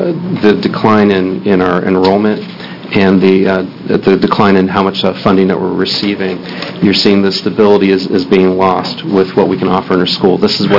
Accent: Columbus, Ohio, United States; now in Corvallis, United States; As far as I come from a large city. I come from Columbus, Ohio.

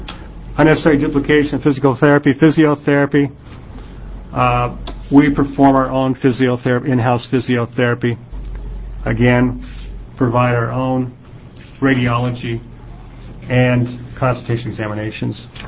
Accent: Oregon, United States; In my hometown, I receive referrals from a surgeon in Corvallis and in Albany

